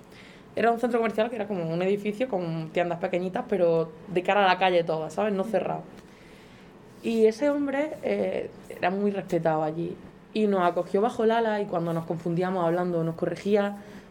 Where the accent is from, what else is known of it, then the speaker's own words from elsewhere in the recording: Andalusia, Spain; born there; also born or lived in Garrucha; Nací en Almería.